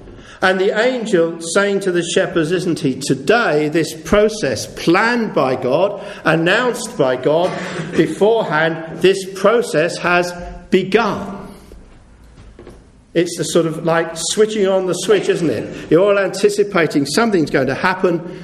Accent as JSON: {"language": "English", "country": "United Kingdom", "said": "we are British people and we do not show our emotions very much on the surface."}